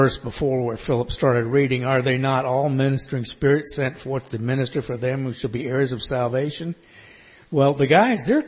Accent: United States; As I was sitting back here and thinking, you know, growing up in America in the 20th century and listening to the voices that were out there

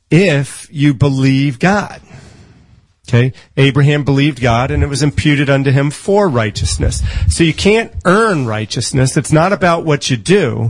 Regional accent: Silver Spring, Maryland, United States; Kensington, Maryland, I grew up in Silver Spring, but Kensington had a school called

